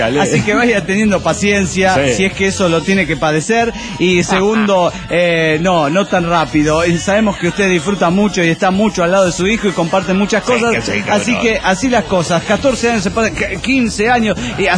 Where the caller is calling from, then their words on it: Mexico City, Mexico; del DF mexicano.